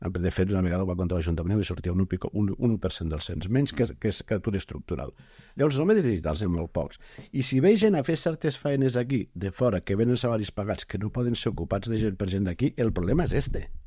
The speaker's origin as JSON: {"language": "Catalan", "region": "Catalonia", "country": "Spain", "said": "però soc català, però vull dir, jo no soc de Barcelona"}